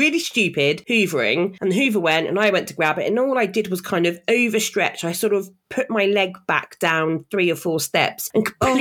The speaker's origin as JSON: {"language": "English", "country": "United Kingdom", "said": "because we're British"}